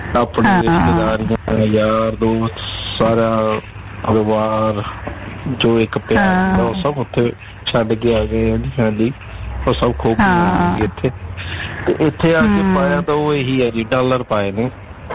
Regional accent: Malpur, Punjab, India; now in Australia; ਜੀ ਕੰਟਰੀ ਮੈਂ ਜਿੱਥੇ ਰਹਿ ਰਿਹਾ ਜੀ ਉਹ ਆਸਟ੍ਰੇਲੀਆ, ਤੇ ਵੈਸੇ ਮੈਂ ਰਹਿਣ ਵਾਲਾ ਹੈਗਾ ਪੰਜਾਬ ਦਾ ਜ਼ਿਲ੍ਹਾ ਹੁਸ਼ਿਆਰਪੁਰ, ਤੇ ਉਸ ਦੇ ਵਿੱਚ ਥੋੜਾ ਜਿਹਾ ਕਸਬਾ ਹੈ ਮਾਲਪੁਰ।

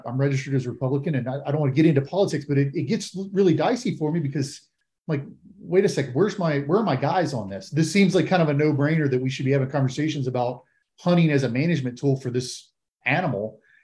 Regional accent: Florida, United States; I am from Florida.

